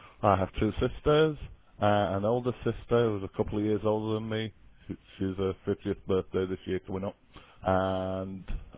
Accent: Hull, Yorkshire and the Humber, United Kingdom; born there; 1955. I'm quite old, you know, I don't mind saying. 1955. And I was born in Hull, East Yorkshire.

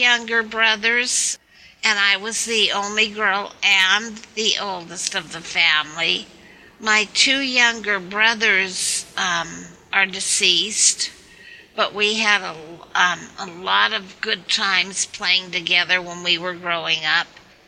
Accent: San Francisco, California, United States; also born or lived in San Bruno; Well, I grew up in San Francisco until my senior year of high school, when my parents made the choice to move to San Bruno

